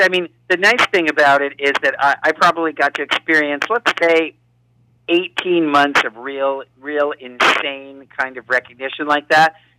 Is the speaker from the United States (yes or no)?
yes; Manhattan, New York, United States; I'm born and raised in Manhattan